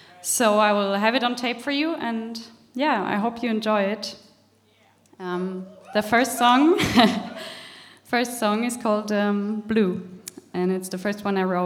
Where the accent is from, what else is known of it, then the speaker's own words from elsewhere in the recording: Germany; from Germany.